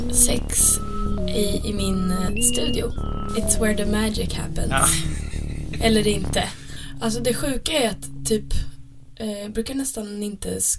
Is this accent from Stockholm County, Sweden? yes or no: yes; Sundbyberg, Stockholm County, Sweden; Jag är uppväxt i Sundbyberg, som är en förort i Stockholm.